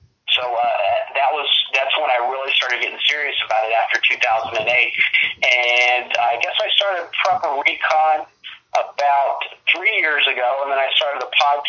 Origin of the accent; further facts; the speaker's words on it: Kentucky, United States; now in South Florida, United States; I'm originally from you guys' neck of the woods. I'm from Kentucky originally.